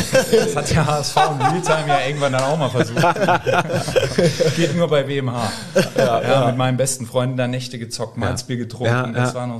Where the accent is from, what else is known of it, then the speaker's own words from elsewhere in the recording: Saarbrücken, Saarland, Germany; also born or lived in Valencia, Spain; now in Hamburg, Germany; Ja, ich bin ja Wahl-Hamburger, aber kein gebürtiger Hamburger. Ich bin jetzt seit 10 Jahren da, bekanntermaßen. Vorher aufgewachsen bin ich in Saarbrücken, da auch meine ersten Fankurvenerfahrungen beim ersten FC Saarbrücken im D-Block gesammelt.